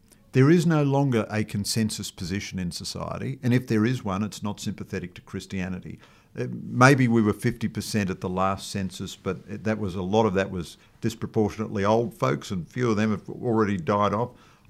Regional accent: Ireland; I'm essentially an Irishman

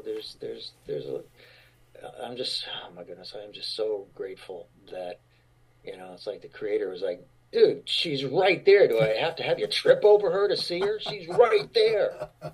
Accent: Fort Sill, Oklahoma, United States; born there; also born or lived in El Paso, Texas / Colorado Springs, Colorado / West Germany / Atlanta, Georgia; But yeah, I was born in Fort Sill, Oklahoma. Moved to Fort Bliss in El Paso, Texas. Moved to Fort Carson in Boulder, Colorado, or Colorado Springs. Moved to Peden Barracks in West Germany.

